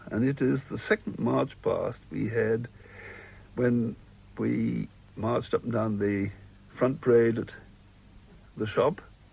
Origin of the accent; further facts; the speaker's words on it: England, United Kingdom; also born or lived in Mariupol, Ukraine; I'm entirely English. And by English, I mean English and not British.